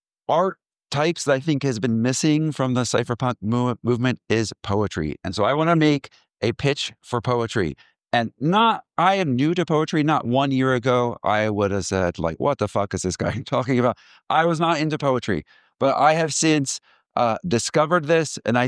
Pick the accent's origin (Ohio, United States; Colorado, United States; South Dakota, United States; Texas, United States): Colorado, United States; And so the thing you should know that I'm from Colorado. In Colorado, we have aspen trees.